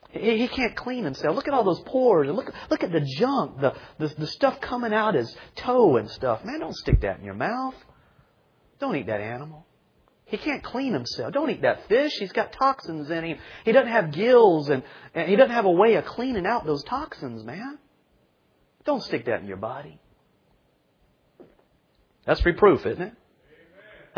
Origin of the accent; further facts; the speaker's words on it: South Carolina, United States; I grew up down in South Carolina where they have posters say the other white meat